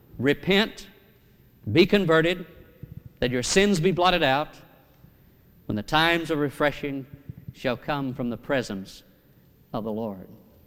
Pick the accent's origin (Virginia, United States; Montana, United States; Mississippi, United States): Mississippi, United States; Kosciusko; I'm originally from Kosciuszko, Mississippi. Now, many of you would not have any idea where Kosciuszko is located, but it's the geographical center of the state of Mississippi.